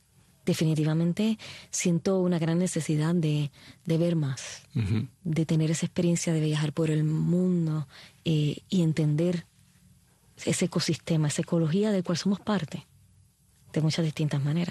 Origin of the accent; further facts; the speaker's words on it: Puerto Rico; moved away as an adult; now in United States; Como puertorriqueña, me crié en mi isla y me fui ya de universitaria a hacer mi posgrado en la ciudad de Boston y a trabajar acá en los Estados Unidos.